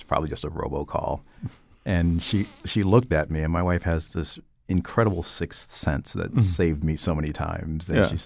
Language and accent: English; Stamford, Connecticut, United States; I grew up in Stamford, Connecticut on the west side.